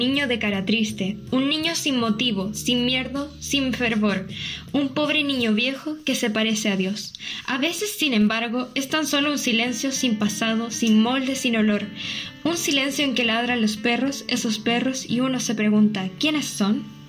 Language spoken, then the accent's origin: Spanish; Chile; Y como somos chilenos, podríamos empezar con algún poeta de acá.